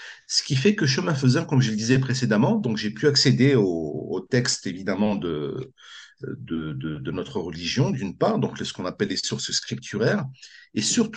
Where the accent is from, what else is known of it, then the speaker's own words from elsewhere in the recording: France; born there; je suis né en France, d'origine algérienne, berbère, donc kabyle plus particulièrement.